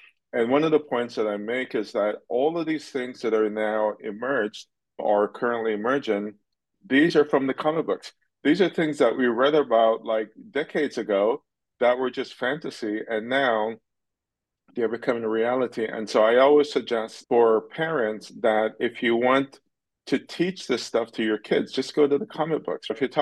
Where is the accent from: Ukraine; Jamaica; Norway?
Jamaica; I'm from Jamaica